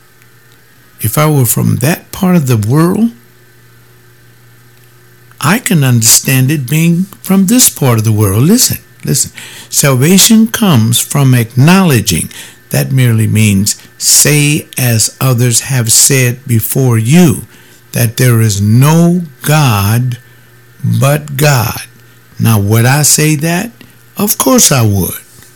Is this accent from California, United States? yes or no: yes; Los Angeles, California, United States; I grew up in Los Angeles when it wasn't storefronts, it was community churches.